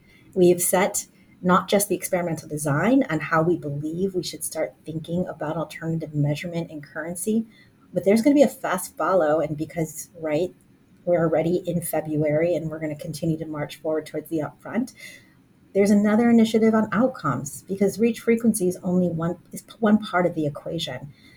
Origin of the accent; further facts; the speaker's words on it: Indiana, United States; moved away as an adult; now in New York, United States; I'm from Indiana originally. I moved to New York in the early 2000s.